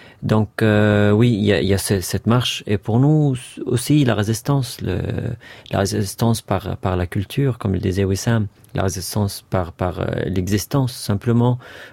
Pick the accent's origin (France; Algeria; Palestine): Palestine; D'ailleurs, on vient de la Palestine avec grande fierté, ça c'est sûr.